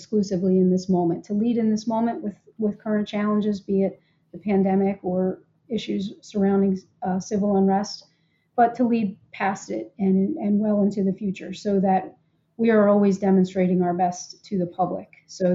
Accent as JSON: {"language": "English", "region": "Delaware", "country": "United States", "said": "We've had critical incidents here in Delaware"}